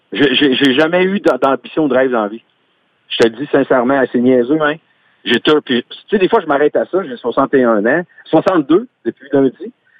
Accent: Sainte-Angèle-de-Laval, Quebec, Canada; Surtout, Saint-Angèle de Laval, c'est un super de beau village. Sur le bord du fleuve Saint-Laurent

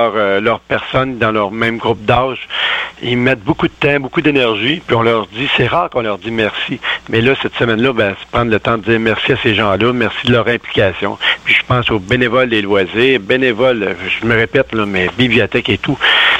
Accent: Quebec, Canada; Chez nous, dans la MRC de Bécancour, dans les municipalités

